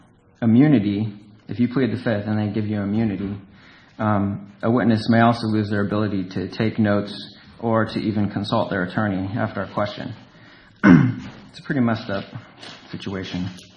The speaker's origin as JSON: {"language": "English", "town": "Eugene", "region": "Oregon", "country": "United States", "said": "even though I'm from Eugene."}